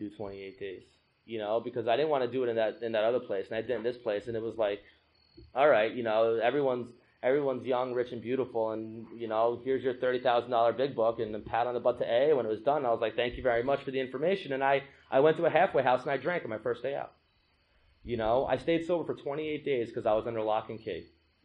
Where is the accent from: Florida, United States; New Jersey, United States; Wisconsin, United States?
New Jersey, United States; Marlboro; I went to a rehab in my hometown in Marlboro, New Jersey.